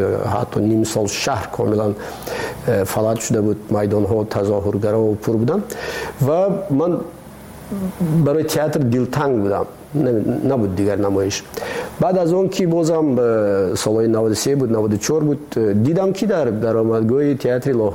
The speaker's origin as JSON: {"language": "Persian", "country": "Tajikistan", "said": "ما تاجیک هستیم. همین است وطنی ما، ما همین وطنمونه"}